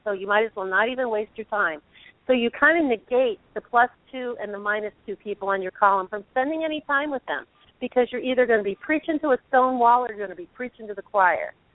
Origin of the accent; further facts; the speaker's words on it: Cleveland, Ohio, United States; But I'm telling you, I'm from Cleveland.